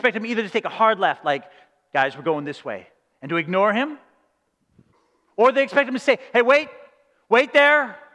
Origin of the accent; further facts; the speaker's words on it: Calgary, Alberta, Canada; I'm from Calgary, and we cheer for the Calgary Flames.